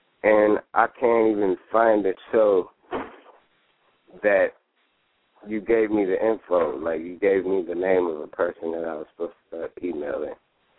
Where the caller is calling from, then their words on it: San Francisco, California, United States; San Francisco, California.